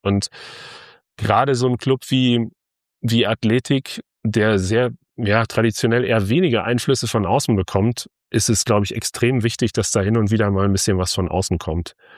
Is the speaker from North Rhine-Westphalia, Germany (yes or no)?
yes; North Rhine-Westphalia, Germany